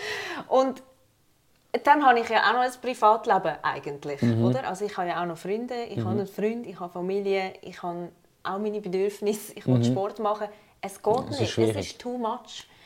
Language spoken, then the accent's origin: German; Switzerland; accent: Swiss German; Ja, ich rede Schweizerdeutsch. Danke, ich wohne in der Schweiz.